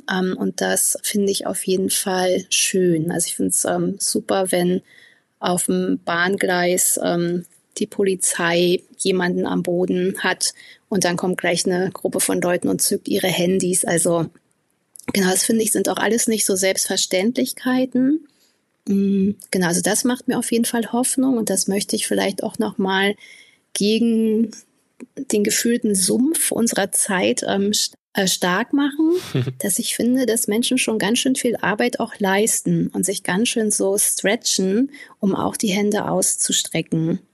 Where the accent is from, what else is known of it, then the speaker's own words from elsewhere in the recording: East Germany, Germany; ich komme ja aus dem Osten. Und ich kenne die 90er Jahre